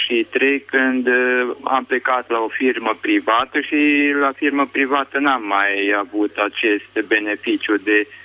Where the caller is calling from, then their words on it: Arad, Arad County, Romania; din Arad.